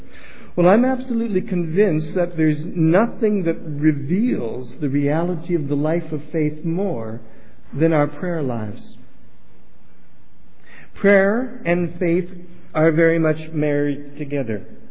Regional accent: Windsor, Ontario, Canada; From the time I was a little boy growing up in Windsor, Ontario, until literally the day I left to get married

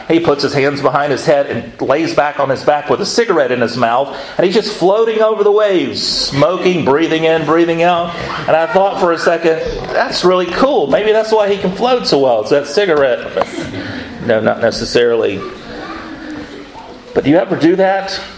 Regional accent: Florida, United States; And I grew up in Florida and there's lots of water around.

